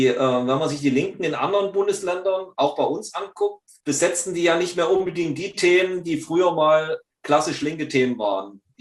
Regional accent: Thuringia, Germany; dass ich von Hause aus Thüringer bin. Ich bin ja in Thüringen geboren und aufgewachsen, in der, sagen wir, tiefkatholischen Rhön.

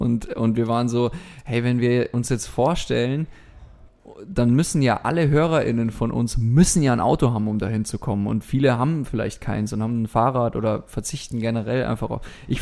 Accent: Austria; also born or lived in Heidelberg, Germany; also ich kann ein bisschen Badisch-Babble auch und so. Da habe ich gewohnt, bis ich 10 war ungefähr, und dann bin ich nach Österreich gezogen. Und dort bin ich dann zur Schule gegangen und habe Matura bzw. Abi dort gemacht.

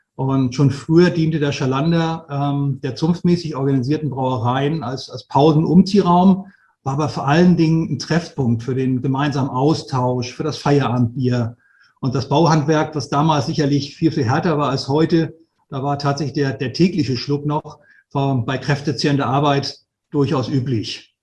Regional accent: Flensburg, Schleswig-Holstein, Germany; ich bin 53 Jahre alt, bin gebürtiger Flensburger, komme aus dem hohen Norden.

